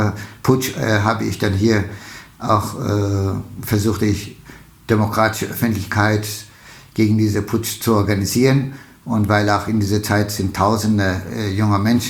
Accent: Istanbul, Turkey; also born or lived in Pülümür; Ich bin im Osten der Türkei geboren, in einem kleinen Städtchen Pülümür.

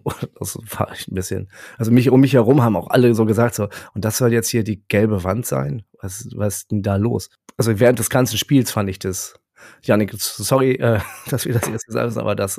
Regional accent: North Rhine-Westphalia, Germany; ich komme ja aus der Ecke gebürtig

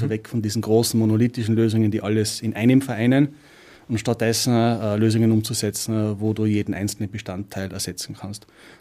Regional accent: Tyrol, Austria; ich kann es eh nur eine halbe Sekunde verbergen, ich komme aus Tirol.

